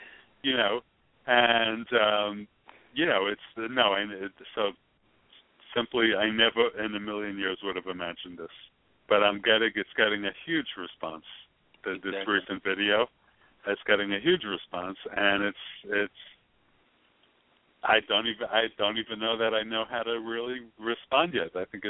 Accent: New York, United States; having grown up as a American citizen in New York

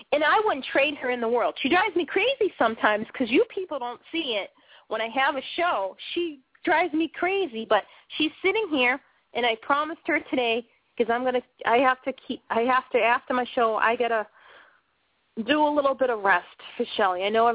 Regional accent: Boston, Massachusetts, United States; I found out, you know, companies, I was from Boston, and, you know, just getting into, you know, dinner theater

